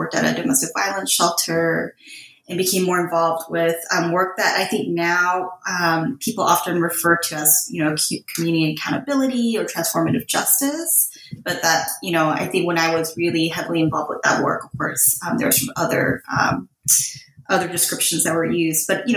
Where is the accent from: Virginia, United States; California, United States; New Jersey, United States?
California, United States; I grew up in Southern California.